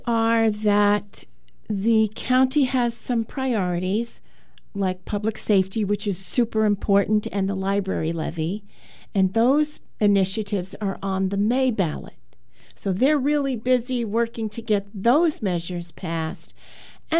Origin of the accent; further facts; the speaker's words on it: Oceanside, New York, United States; also born or lived in Albuquerque; I was born and raised in Oceanside, Long Island. And then I went to school there. I grew up in a lower middle class neighborhood.